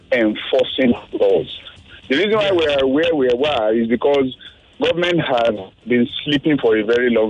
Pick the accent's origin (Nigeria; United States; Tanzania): Nigeria; Ikorodu, Lagos; I'm from Ikorodu.